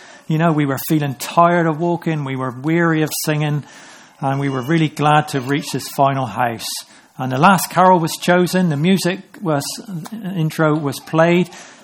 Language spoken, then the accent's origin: English; United Kingdom; But we're British, aren't